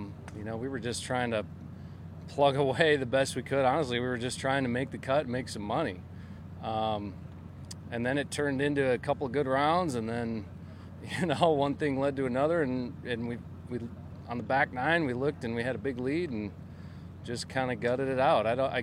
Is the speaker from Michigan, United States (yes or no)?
yes; Michigan, United States; I think I was ready for it then, growing up in Michigan, playing